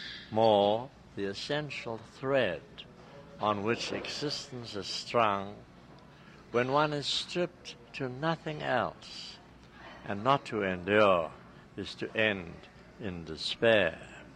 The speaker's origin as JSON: {"language": "English", "country": "South Africa", "tie": "born or raised there", "said": "And this was what I heard growing up in South Africa. 60 years later, I go back, and I still hear the sirens."}